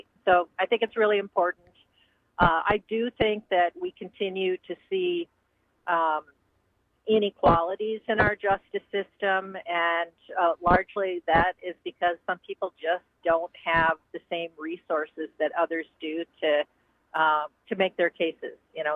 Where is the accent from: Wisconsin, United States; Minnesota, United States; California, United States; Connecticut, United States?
Wisconsin, United States; Chippewa Falls; And I grew up in Chippewa Falls, so that's kind of where I got my values and what made me the person I am today.